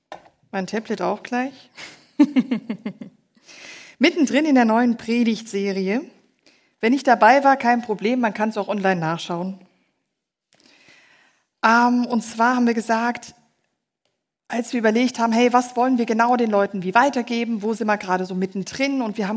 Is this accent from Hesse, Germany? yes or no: yes; Hesse, Germany; Boppelisse im Hessische, wo ich herkomme, ist Bobbelsche.